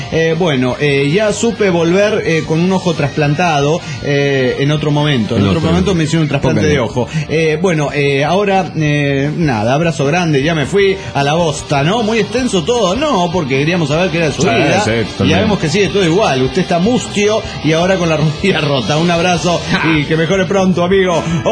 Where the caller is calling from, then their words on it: Córdoba, Argentina; Hola, ¿cómo estás? … de Córdoba, Argentina.